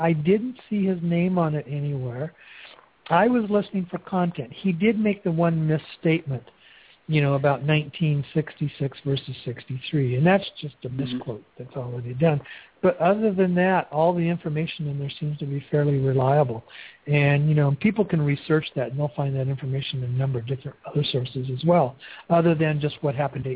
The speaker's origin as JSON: {"language": "English", "town": "Newberg", "region": "Oregon", "country": "United States", "tie": "born or raised there", "moved": "as an adult", "said": "I grew up in Newburgh. You know, it's about 35 miles there from Albany. I moved to Newburgh when I was 5 and moved away when I was 25. That's where I grew up."}